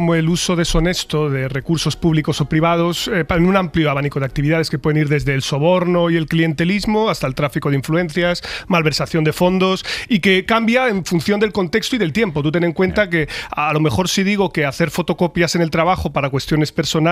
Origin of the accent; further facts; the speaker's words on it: Spain; los españoles, como somos herederos